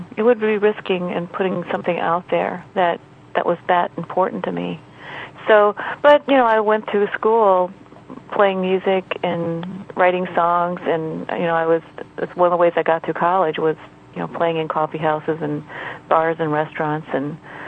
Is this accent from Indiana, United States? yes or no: yes; Indiana, United States; Another thing I gave myself permission to do was to sound like a Hoosier. <You know>? I'm from Indiana, and I live in the Bloomington area in southern Indiana.